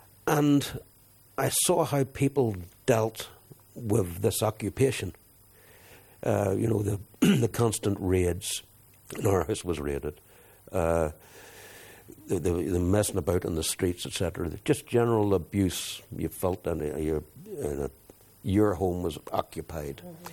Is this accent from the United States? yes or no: no; England, United Kingdom; And I think growing up in England, I felt very alienated there.